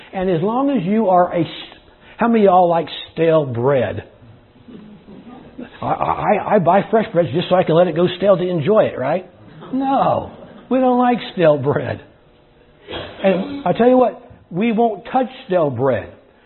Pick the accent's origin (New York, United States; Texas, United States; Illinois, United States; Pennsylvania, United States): Texas, United States; But we're from Texas, so we say y'all too, right?